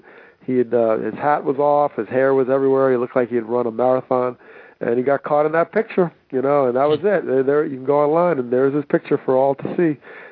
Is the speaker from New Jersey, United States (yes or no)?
yes; Teaneck, New Jersey, United States; growing up in Teaneck, New Jersey, which was committed to diversity and integration and harmony, was that, yes, you're from this walk of life, African American in my case